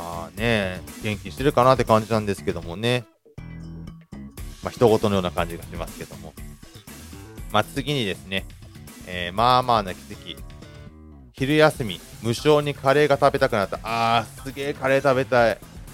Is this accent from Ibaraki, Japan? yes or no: yes; Ibaraki, Japan; now in Kashiwa, Japan; まあ、僕地元が茨城なんでね、まあ、まあ柏に住んでるんですけど